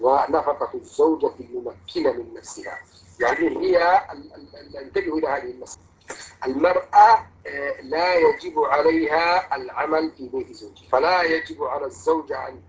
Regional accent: Yemen; يعني عندنا في اليمن مشايخ

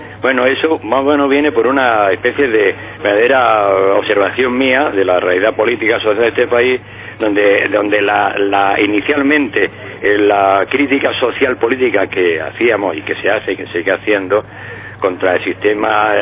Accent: Almería, Andalusia, Spain; No, bueno, porque de pequeño yo en Almería, en el colegio de Cesano

